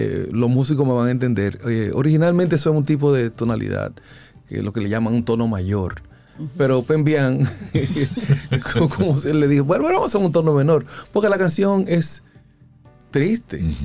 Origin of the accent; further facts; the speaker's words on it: Santiago de los Caballeros, Santiago, Dominican Republic; tú sabes que yo soy de Santiago, ¿verdad?